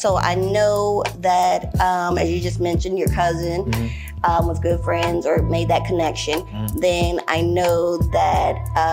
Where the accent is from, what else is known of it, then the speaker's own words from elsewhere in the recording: Seattle, Washington, United States; I'm from Seattle.